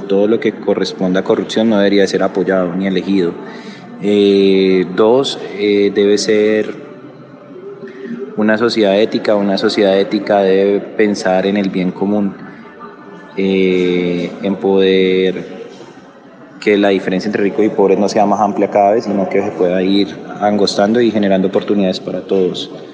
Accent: Colombia; ¿Qué tan éticos somos los colombianos en el momento de elegir?

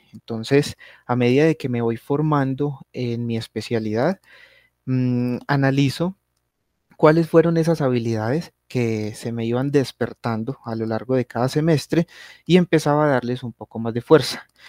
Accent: Circasia, Quindío, Colombia; also born or lived in Armenia; Soy quindiano, nací en Armenia, pero la mayor parte del tiempo he vivido en Circasia, Quindío, que es un municipio muy, muy cercano.

